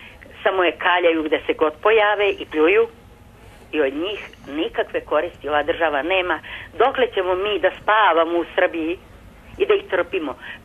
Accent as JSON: {"language": "Serbian", "country": "Montenegro", "tie": "born there", "said": "Srpkinja rođena na teritoriji Crne Gore, ali sam ipak Srpkinja."}